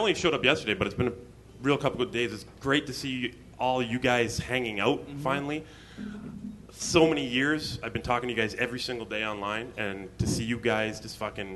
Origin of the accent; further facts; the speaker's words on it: Delaware, United States; Hi, I'm from Delaware.